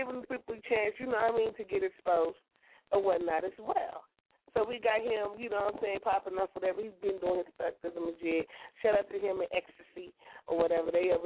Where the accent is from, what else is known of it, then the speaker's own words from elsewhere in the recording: Kansas City, Missouri, United States; We're going to Kansas City, Missouri, my hometown.